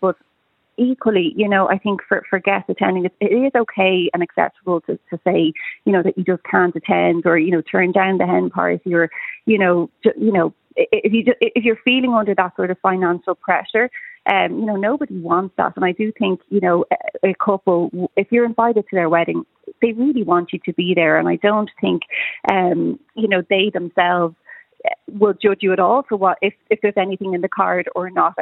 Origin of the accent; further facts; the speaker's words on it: Ireland; I don't know if we'll get to a point as Irish people where we'll turn up to a wedding or any other event, you know, with not even a card or some sort of small gesture.